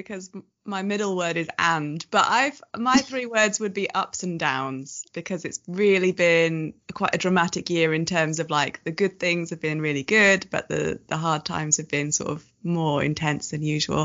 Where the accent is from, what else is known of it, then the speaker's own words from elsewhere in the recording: Coventry, West Midlands, United Kingdom; I'm from Coventry, England, UK.